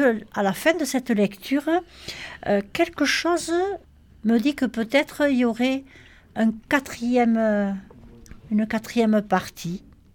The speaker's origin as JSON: {"language": "French", "region": "Occitanie", "country": "France", "said": "Peut-être parce que je connais aussi le Volvestre, parce que je suis du Volvestre, peut-être ça y joue"}